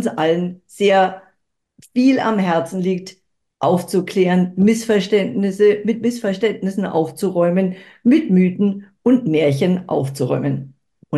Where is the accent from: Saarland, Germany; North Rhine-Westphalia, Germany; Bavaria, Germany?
Bavaria, Germany; Ich komme aus Oberbayern, wohne am Starnberger See, habe einen Zweitwohnsitz auf Sylt